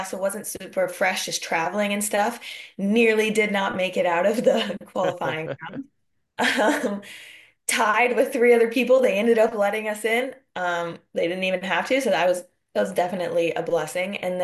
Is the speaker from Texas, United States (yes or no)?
yes; Texas, United States; It was so nice to see because for me, I wasn't in my hometown when I made the team. I wasn't back in Texas.